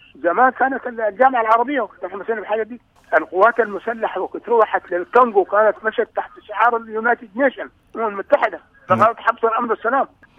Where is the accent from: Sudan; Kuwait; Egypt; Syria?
Sudan; نعم أنا من السودان